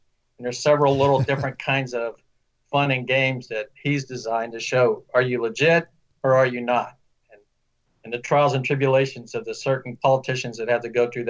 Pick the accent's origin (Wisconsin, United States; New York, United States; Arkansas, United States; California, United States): Arkansas, United States; I'm a bit partial because I'm from Arkansas and he was the governor.